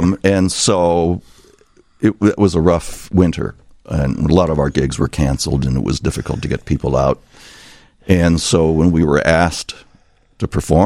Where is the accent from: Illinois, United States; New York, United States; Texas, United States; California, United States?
Illinois, United States; Flossmoor; Flossmoor. I grew up in Flossmoor.